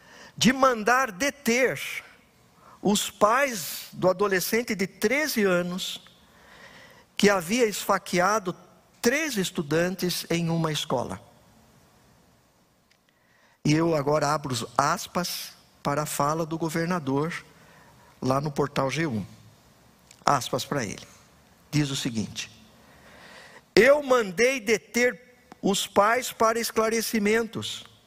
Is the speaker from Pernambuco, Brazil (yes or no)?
no; Itapetininga, São Paulo, Brazil; estando lá na minha cidade, em Itapetininga